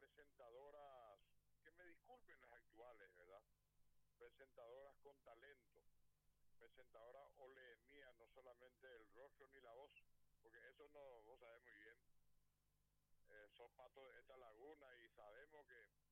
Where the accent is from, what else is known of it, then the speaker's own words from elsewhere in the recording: Paraguay; los paraguayos que vivimos acá, ¿verdad? Porque vos sabés que no somos de por acá.